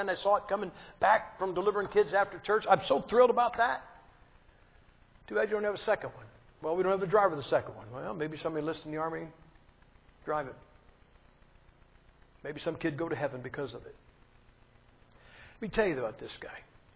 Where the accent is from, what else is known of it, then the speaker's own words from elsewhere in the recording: Massillon, Ohio, United States; Now, I am from Massillon, Ohio.